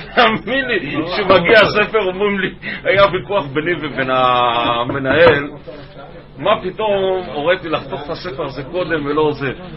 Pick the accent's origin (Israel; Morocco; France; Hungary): France; אני צרפתי